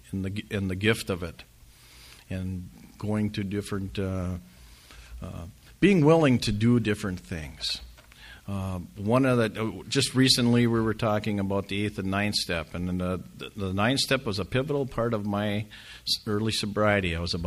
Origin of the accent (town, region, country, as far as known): Two Harbors, Minnesota, United States; born or raised there